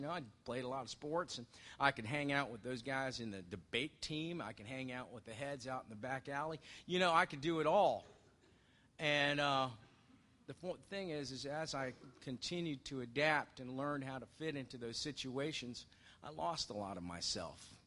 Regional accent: Tampa, Florida, United States; also born or lived in Montana; I was born up in Montana. My father was in the military. He was a pilot, bomber pilot. My mom was an immigrant from Germany, half Jew, survived the war and World War II. Both of them self-made, and that when he retired, they retired back down here to Tampa after I was born

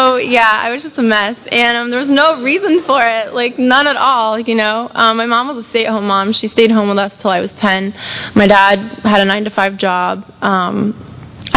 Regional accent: Tampa, Florida, United States; I grew up here in Tampa. I'm a Tampa native, born and raised, lived here my whole life.

